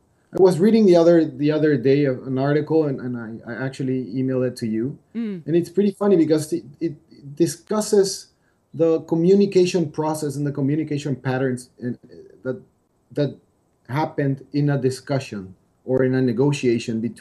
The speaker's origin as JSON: {"language": "English", "country": "Paraguay", "tie": "born or raised there", "also_born_or_lived": "England / United States / Mexico", "second_language": "English", "said": "Yes, I grew up in Paraguay. I went to England to study English, as you can tell by my accent. And then I moved to the US to do my graduate school with you guys."}